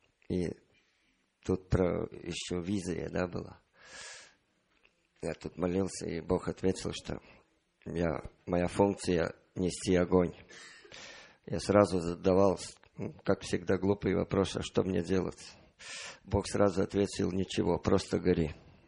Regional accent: Latvia; из Латвии.

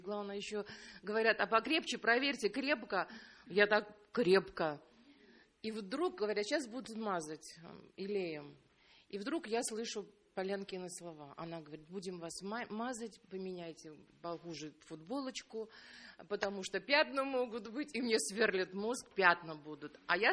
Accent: Saint Petersburg, Russia; из Санкт-Петербурга.

